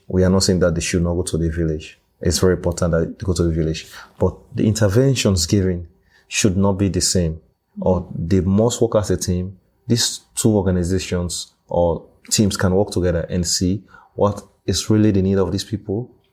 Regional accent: Bo, Southern Province, Sierra Leone; But in Bo, it's a small community, about 5,000 to 6,000 people. And I was born in Bo and I grew up in Bo.

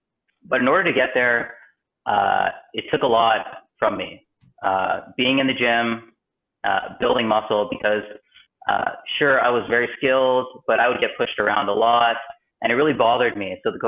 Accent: Thunder Bay, Ontario, Canada; I'm from Thunder Bay, Ontario.

